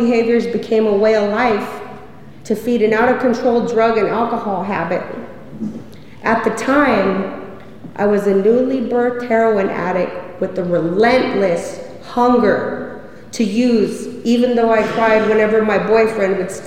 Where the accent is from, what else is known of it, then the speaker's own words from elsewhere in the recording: Pendleton, Oregon, United States; For me, doing crime would become a way of life growing up on the Umatilla Reservation near Pendleton in the 80s and 90s.